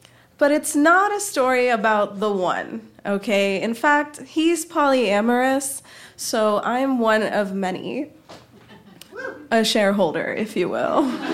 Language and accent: English; Mumbai, Maharashtra, India; You see, I grew up in Bombay in the peak era of the Bollywood rom-com.